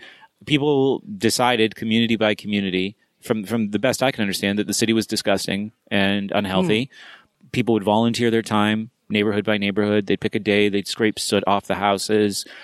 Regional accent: New Hampshire, United States; You know, I lived in New Hampshire, but I grew up in New Hampshire. You know, I was a Free Stater. I moved away and then joined the Free State Project and moved back.

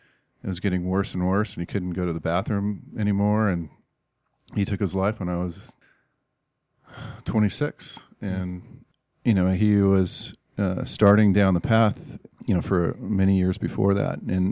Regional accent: California, United States; I grew up in California and, you know, went to public school

